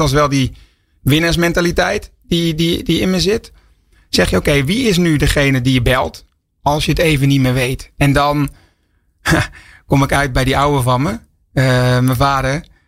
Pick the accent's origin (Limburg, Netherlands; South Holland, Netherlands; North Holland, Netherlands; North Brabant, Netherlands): North Brabant, Netherlands; ik kom uit Brabant